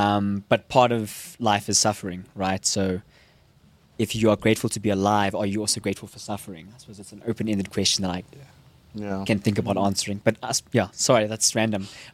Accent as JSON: {"language": "English", "town": "Prince Albert", "region": "Western Cape", "country": "South Africa", "said": "I'm from the dusty streets of Prince Albert, which is a tiny little town in the Karoo, mm-hmm. in the Western Cape."}